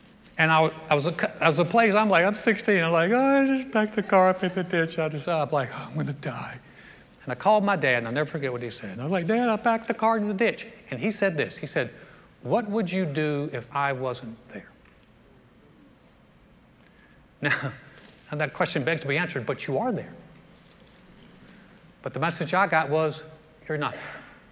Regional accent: United States; born there; I was born right outside of New York City. Not proud about it, but that's just the way it is.

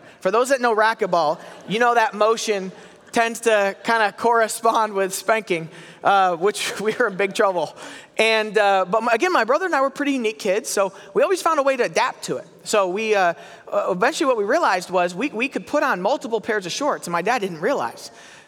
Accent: Florida, United States; and we grew up in Florida. We had a wood house.

